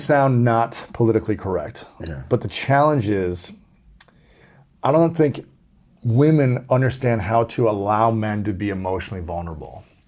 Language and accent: English; Ohio, United States; You know, I grew up in Ohio, was never, you know, share with me how you feel.